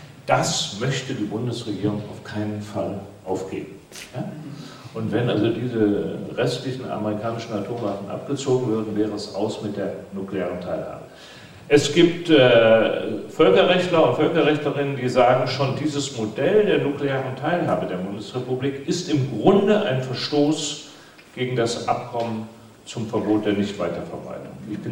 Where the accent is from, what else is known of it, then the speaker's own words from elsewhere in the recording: Cologne, North Rhine-Westphalia, Germany; Adenauer war zwar der Bürgermeister zunächst noch meiner Heimat, Großstadt Köln, habe ihn als kleiner Junge auch schon erlebt